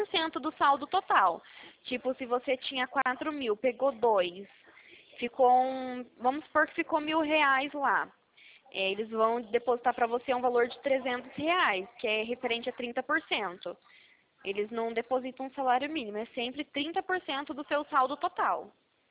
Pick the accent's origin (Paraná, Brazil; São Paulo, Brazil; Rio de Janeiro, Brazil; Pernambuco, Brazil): Paraná, Brazil; Arapongas; Eu sou daqui de Arapongas, no Paraná.